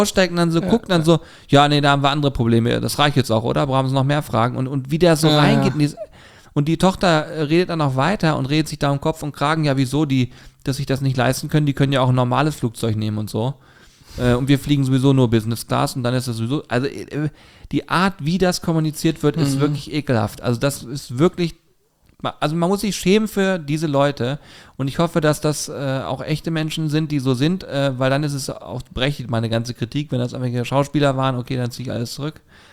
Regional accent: Hamburg, Germany; ich komme aus Hamburg

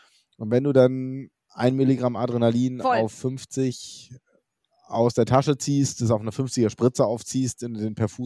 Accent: Lower Saxony, Germany; als Niedersachse

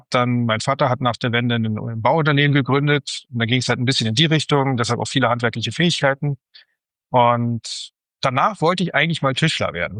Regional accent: Potsdam, Brandenburg, Germany; Ich bin im Osten aufgewachsen, sozusagen in dem Staat, den es nicht mehr gibt, den ehemaligen DDR, hier in Potsdam. Ganz normales Familienhaus, wie es halt so ist. Als ich 13 war, ist die Mauer gefallen.

